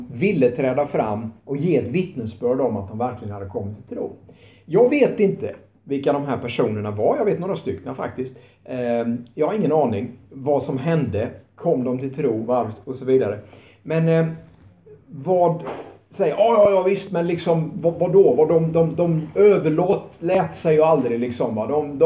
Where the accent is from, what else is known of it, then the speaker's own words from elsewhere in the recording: Tranås, Jönköping County, Sweden; Det jag kommer ifrån, Tranås, så var det en tältkampanj där 1972.